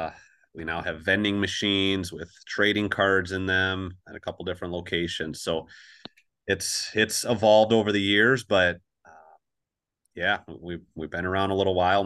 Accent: Dubuque, Iowa, United States; moved away as an adult; now in Wisconsin, United States; Opened it in 2015 when I moved to Wisconsin with my wife, Kelsey. So we moved from Iowa, where I was from, in Dubuque, and then moved up here.

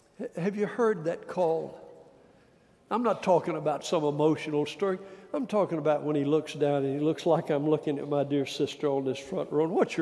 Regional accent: Warner Robins, Georgia, United States; I can remember as a little boy growing up in Warner Robins, Georgia, many years ago.

